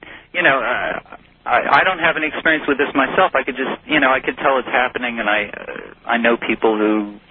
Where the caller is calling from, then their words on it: Philadelphia, Pennsylvania, United States; From Philadelphia.